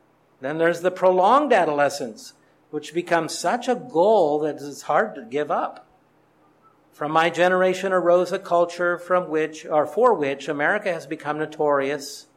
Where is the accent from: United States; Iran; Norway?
United States; California; But I grew up in California all my life, and I lived in Southern California